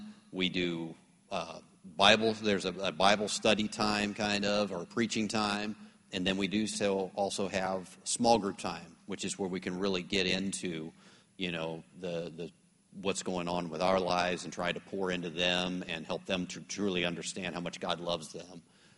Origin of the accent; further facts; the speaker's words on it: Texas, United States; I said, look, I'm from Texas. If I don't know how to grill, something's wrong, you know.